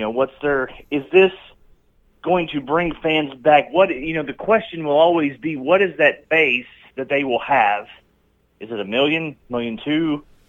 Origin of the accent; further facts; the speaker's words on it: United States; Of course, my hometown area Cardinals are in the mix of it, hopefully for a little while longer.